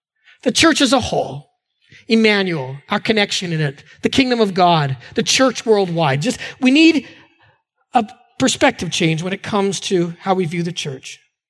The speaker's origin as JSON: {"language": "English", "country": "Canada", "tie": "born or raised there", "said": "when we grew up in Canada, we would use the language that China is in the far east, right?"}